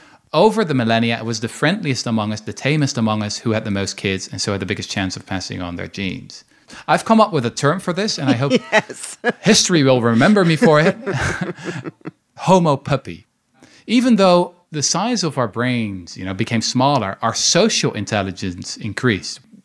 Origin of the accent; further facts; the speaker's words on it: Netherlands; I'm from the Netherlands.